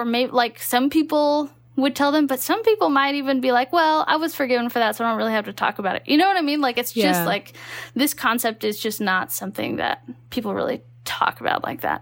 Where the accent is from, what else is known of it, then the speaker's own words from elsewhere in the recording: Texas, United States; also born or lived in Utah; You know, I grew up in Texas. I did end up going to BYU for a little while.